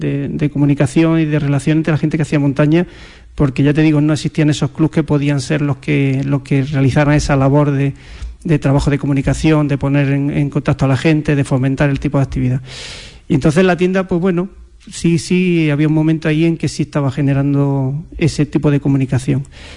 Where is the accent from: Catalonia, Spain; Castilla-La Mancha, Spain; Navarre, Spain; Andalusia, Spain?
Andalusia, Spain; ¿de dónde sois? Del sur, de Andalucía